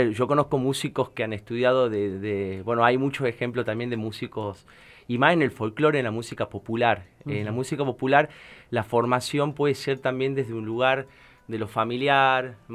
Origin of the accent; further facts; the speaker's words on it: Tucumán, Argentina; moved away as an adult; now in La Plata, Argentina; Soy de Tucumán, nacido en Tucumán, criado en Tucumán y... exiliado de Tucumán.